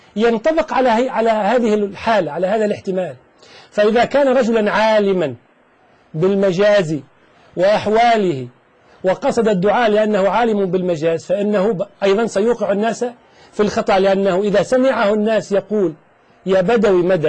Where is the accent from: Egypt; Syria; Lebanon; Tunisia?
Tunisia; نحن في تونس، لحظه حتى يكون الناس على بينه